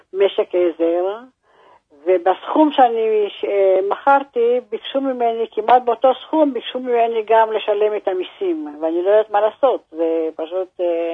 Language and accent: Hebrew; Yehud, Central District, Israel; born there; אני נולדתי ביהוד